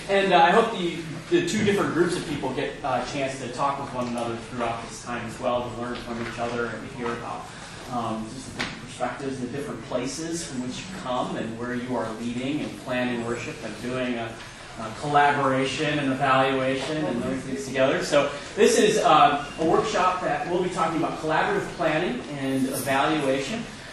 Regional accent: Ohio, United States; I'm originally from Northeastern Ohio, where I grew up in a non-denominational charismatic church.

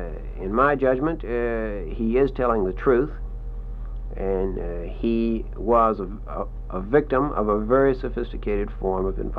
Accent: the South, United States; even as a Southerner.

